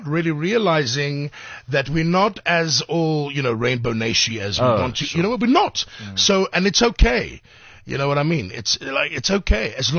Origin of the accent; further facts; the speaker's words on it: South Africa; In South Africa, we're not a melting pot.